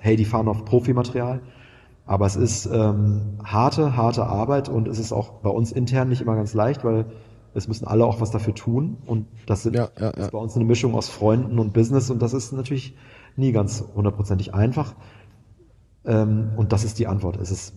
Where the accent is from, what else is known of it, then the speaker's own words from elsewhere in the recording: Münster, North Rhine-Westphalia, Germany; Ich komme aus Münster, aus einer 50 Quadratmeter Wohnung mit meinem Zwillingsbruder und meiner alleinerziehenden Mama.